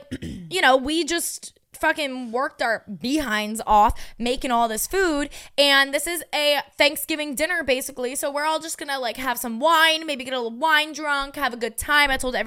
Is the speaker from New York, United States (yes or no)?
yes; New York, United States; drive from, you know, Brooklyn to, you know, Long Island to come and pick me up on Saturday night from my hometown.